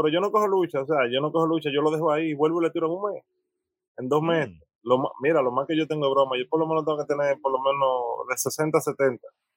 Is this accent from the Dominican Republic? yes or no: yes; Santo Domingo, Dominican Republic; Yo soy de Villa Duarte, Maquiteria. Es un barrio cerca del Faro Colón, de Isabelita. Me crié en todos esos matorrales.